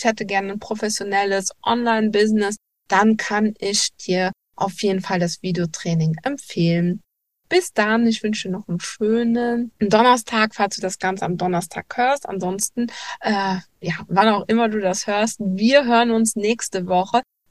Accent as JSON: {"language": "German", "country": "Luxembourg", "lives_now": "Germany", "said": "Ich bin Luxemburgerin und werde hoffentlich bald auch zurückziehen."}